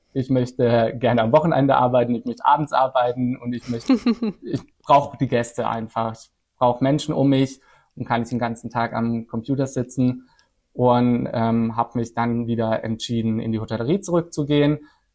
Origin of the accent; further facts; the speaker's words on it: Baden-Württemberg, Germany; Ich bin aufgewachsen in der Nähe von Freiburg im Badischen.